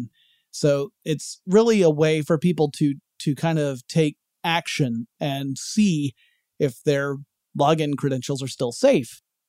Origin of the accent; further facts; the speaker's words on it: Georgia, United States; the states that topped that list were Nevada again, Delaware, Florida, Maryland, and my home state of Georgia.